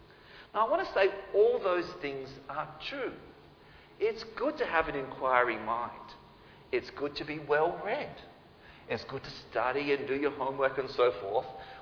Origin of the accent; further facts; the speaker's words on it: Newcastle, New South Wales, Australia; Now, I grew up in Newcastle, and that's in the country